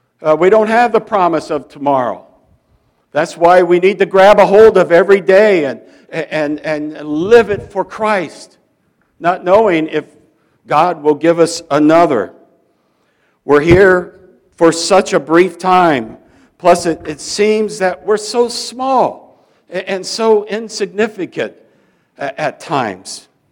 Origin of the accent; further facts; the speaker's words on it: Fairfield, Iowa, United States; my hometown of Fairfield, Iowa, is the center of TM, or Transcendental Meditation.